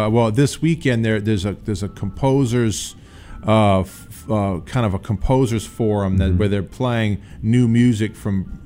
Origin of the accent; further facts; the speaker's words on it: New Orleans, Louisiana, United States; now in Memphis, United States; I'm from New Orleans originally, so you know, but living in New Orleans and Memphis, I've been very lucky to live in two cities that have a huge tradition of great jazz.